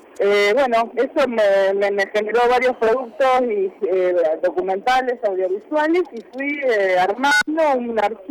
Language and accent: Spanish; Argentina; como argentina